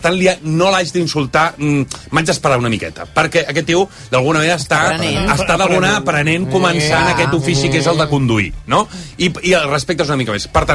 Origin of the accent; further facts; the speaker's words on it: L'Hospitalet de Llobregat, Catalonia, Spain; soc de Collblanc, i ara Collblanc, ja ho vaig dir l'altre dia, que això és Hospitalet